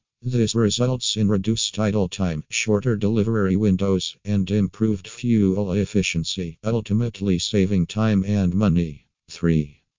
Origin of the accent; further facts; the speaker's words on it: Pennsylvania, United States; from Pennsylvania and USA.